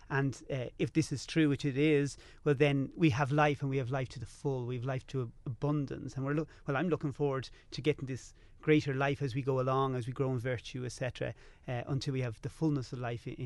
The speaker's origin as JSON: {"language": "English", "town": "Rathcoole", "region": "Leinster", "country": "Ireland", "tie": "born or raised there", "said": "as you said. I'm in my 30s. I grew up in Rathcoole."}